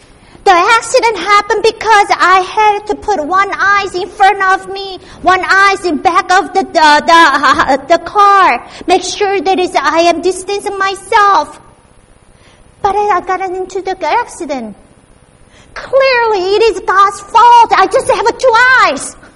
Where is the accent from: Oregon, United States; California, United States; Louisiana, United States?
California, United States; And in my home state, California, too.